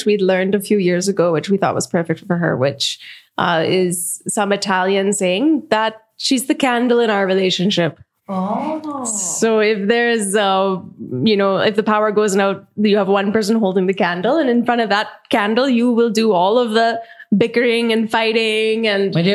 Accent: Vancouver, British Columbia, Canada; I've been born and raised in Vancouver, Canada, and in the same house that I was born in. My mother still lives there.

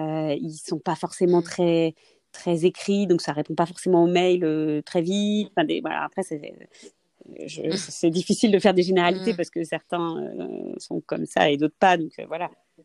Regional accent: France; moved away as an adult; parce que voilà, je venais de France aussi.

